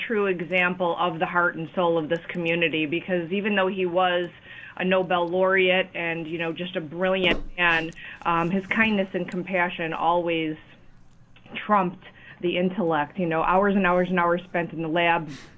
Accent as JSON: {"language": "English", "region": "New York", "country": "United States", "tie": "born or raised there", "said": "Well, I grew up in Western New York and attended school here. Really, I've always lived across New York State."}